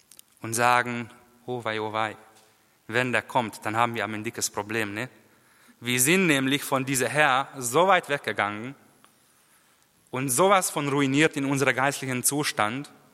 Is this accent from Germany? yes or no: no; Hungary; Bei uns in Ungarn sind sehr viele davon.